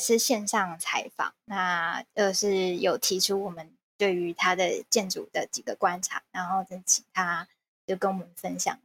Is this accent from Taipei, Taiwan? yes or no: no; Kaohsiung, Taiwan; 就是那个时候因为我是高雄人